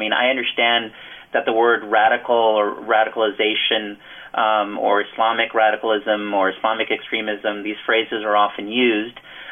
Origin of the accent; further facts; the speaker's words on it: United States; I'm an American Muslim and I'm proud of both being an American and a Muslim.